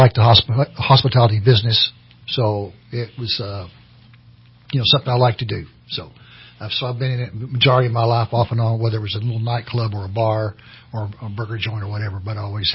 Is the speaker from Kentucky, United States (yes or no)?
yes; Kentucky, United States; Western Kentucky.